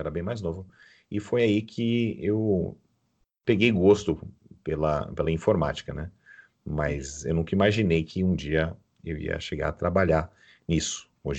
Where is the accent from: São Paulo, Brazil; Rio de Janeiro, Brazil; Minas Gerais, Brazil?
São Paulo, Brazil; Mairiporã; moved away; minha escola foi em Mariporã, eu passava mais tempo em Mariporã, né? Então era... Ali ficou a minha casa mesmo, né? O lugar onde eu cresci, onde eu fiz a maior número de amizades.